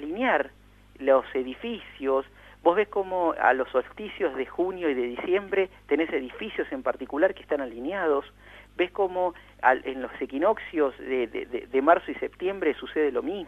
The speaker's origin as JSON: {"language": "Spanish", "country": "Argentina", "said": "en nosotros como argentinos, como un país que tiene una gran porción de la cordillera andina dentro de su territorio"}